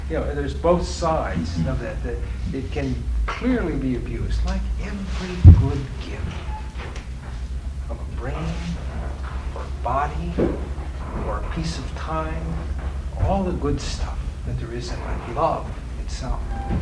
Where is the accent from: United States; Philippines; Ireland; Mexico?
United States; Missouri; And I can say that because I come from Missouri.